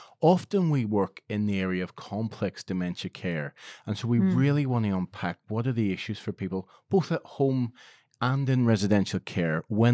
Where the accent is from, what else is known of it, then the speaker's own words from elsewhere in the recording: Belfast, Northern Ireland, United Kingdom; moved away as an adult; also born or lived in Liverpool / Edinburgh; now in Australia; I'm originally born and bred in Belfast, Northern Ireland, and I trained as a nurse over there. I actually went to Liverpool and then to Edinburgh in Scotland. So you do hear in my accent a bit of an overlay.